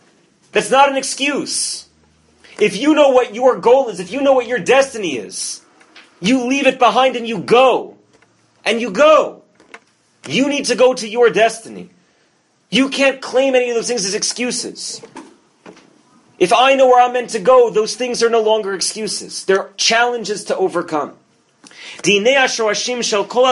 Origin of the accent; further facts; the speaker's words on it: New York, United States; I grew up living in New York. Obviously, liberals are correct. I grew up in New York.